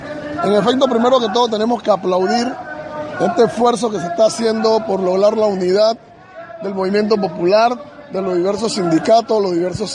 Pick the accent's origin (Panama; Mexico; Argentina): Panama; no solamente como panameños, sino la imagen internacional del país